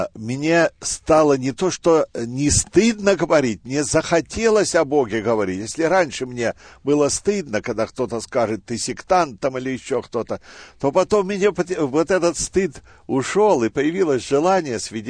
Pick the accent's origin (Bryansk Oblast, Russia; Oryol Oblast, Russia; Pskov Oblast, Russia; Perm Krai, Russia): Bryansk Oblast, Russia; born there; Родился я в России, в Брянской области. Родители были верующие, и с детства прививали мне веру в Бога.